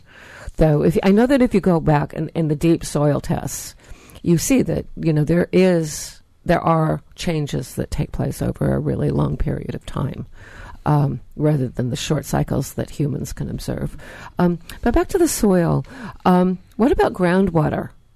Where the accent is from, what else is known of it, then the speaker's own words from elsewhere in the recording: Vallejo, California, United States; I grew up on the Bay over in Vallejo.